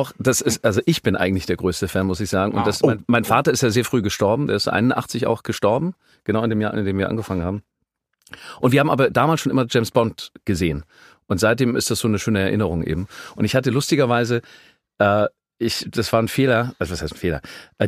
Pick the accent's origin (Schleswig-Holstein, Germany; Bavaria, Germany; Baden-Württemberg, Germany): Bavaria, Germany; Munich; ich bin Münchner Kindl, aufgewachsen mein Leben lang, also nicht Leben lang dort gewesen, aber meine Mutter ist ja auch schon dort geboren worden. Ich kann aber kein Bayerisch.